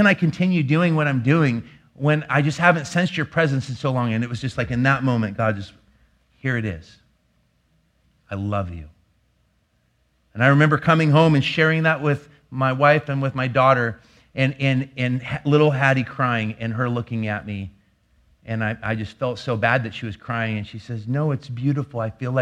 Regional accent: Portland, United States; because I'm from Portland and we are the most self-conscious human beings on the planet

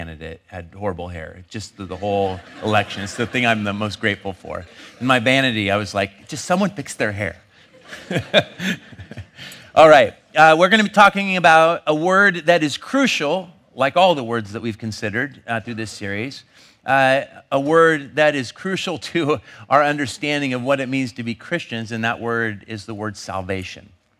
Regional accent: Longview, Washington, United States; also born or lived in Kelso; Those are my people, actually. I grew up in Longview, Kelso

